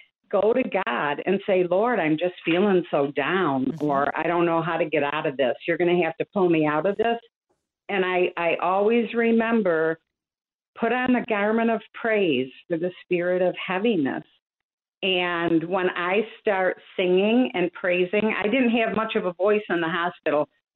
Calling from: Machias, New York, United States; No, not New York City. It's about 60 miles south of Buffalo. It's

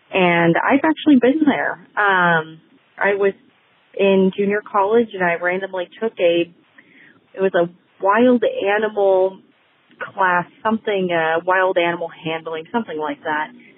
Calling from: Aliso Viejo, California, United States; I'm calling from Aliso Viejo, California, and it is 6:44 a.m.

